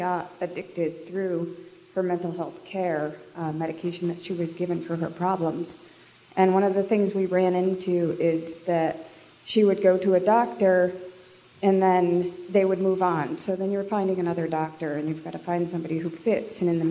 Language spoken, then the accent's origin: English; Nashua, New Hampshire, United States; I'm from Nashua.